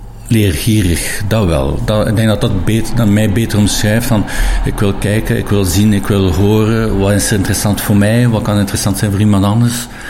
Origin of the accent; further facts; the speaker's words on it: De Panne, Flanders, Belgium; En ik ben daar ook geboren, dus ik ben West-Vlaming.